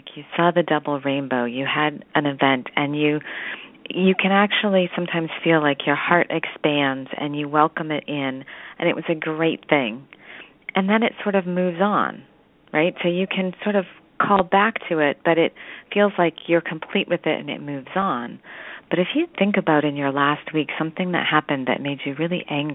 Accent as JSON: {"language": "English", "town": "Boston", "region": "Massachusetts", "country": "United States", "said": "So I'm from Boston, Massachusetts, and I'm a vibrational and energy healer."}